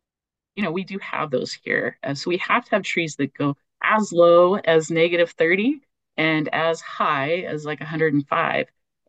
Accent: Oklahoma, United States; I know about Bermuda because I grew up in Oklahoma

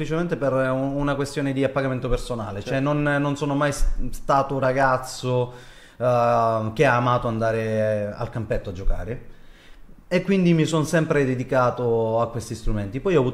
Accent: Calabria, Italy; io essendo calabrese, mi hanno offerto un lavoro come ragioniere di magazzino.

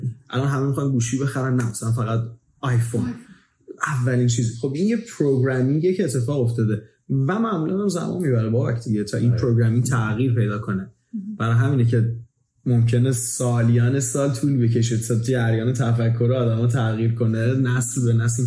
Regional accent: Tehran, Tehran Province, Iran; now in Vancouver, Canada; بعد از اون رفتیم به محله دیگه ایت پاسران تهران، اونجا بزرگ شدم

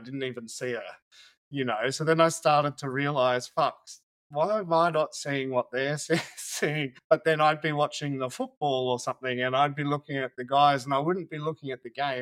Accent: Australia; also born or lived in Tasmania; I grew up in Outback Australia, you know, quite a rough, it's kind of like growing up in rural Texas kind of thing.

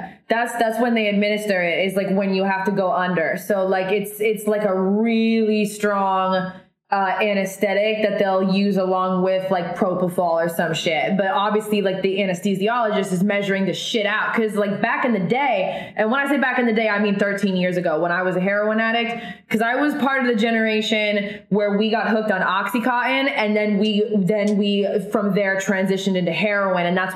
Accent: Oregon, United States; that's where I'm from Oregon. So it's like, it's a big fucking problem.

